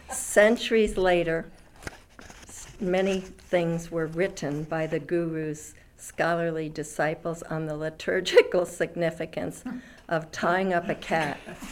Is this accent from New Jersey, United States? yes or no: yes; New Jersey, United States; the older I get, the happier I am that I grew up in New Jersey, which was the world.